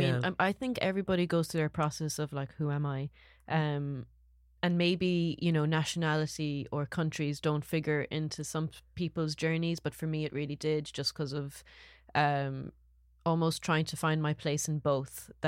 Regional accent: Saudi Arabia; I was born in Saudi Arabia. I grew up in Saudi Arabia.

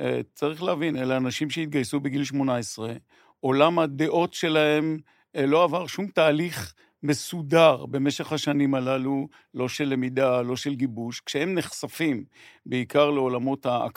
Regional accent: Ein Gev, Northern District, Israel; בעין גב, כשהייתי נער, עבדו בדייג.

